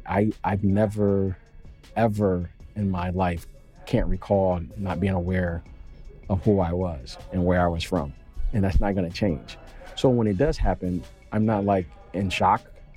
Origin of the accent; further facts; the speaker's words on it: Detroit, Michigan, United States; Well, I remember growing up in Detroit, and I remember my grandfather telling me, I'm always going to be black.